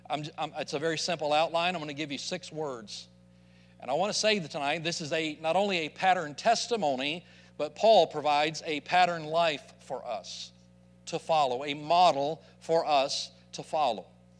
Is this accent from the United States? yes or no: yes; Alabama, United States; But I grew up in North Alabama, and at the age of 6, my parents took us to a revival meeting at Springdale Baptist Church.